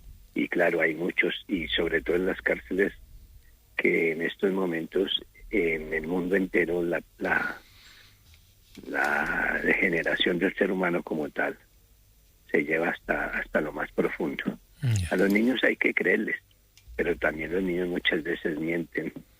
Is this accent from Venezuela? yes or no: no; Colombia; Yo soy colombiano, soy educador, tengo una licenciatura en educación para mayores. Allá en Colombia se le dice adultos, pues.